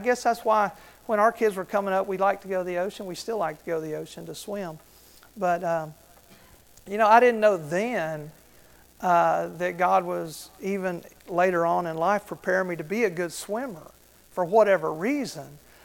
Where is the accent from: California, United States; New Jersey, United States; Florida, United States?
Florida, United States; also born or lived in Kentucky; I was born in Kentucky, raised in Florida, actually, but moved to Florida when I was a young boy.